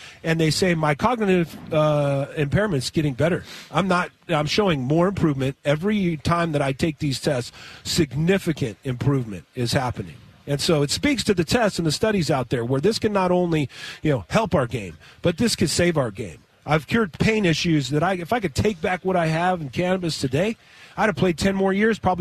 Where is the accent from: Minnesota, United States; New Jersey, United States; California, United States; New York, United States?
California, United States; Moreno Valley; Got it in my hometown, ironically enough, nice. Moreno Valley.